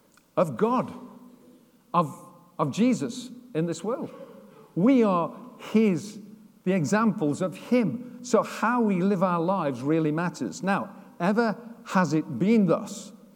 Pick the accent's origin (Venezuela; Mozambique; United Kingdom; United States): United Kingdom; Sheffield, Yorkshire and the Humber; And we said, but Lord, we're from Sheffield. We've done our bit in Sheffield.